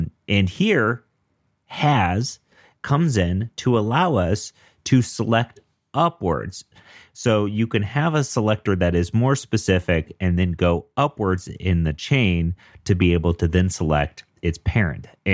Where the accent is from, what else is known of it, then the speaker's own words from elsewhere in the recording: Denver, Colorado, United States; I'm a developer from Denver.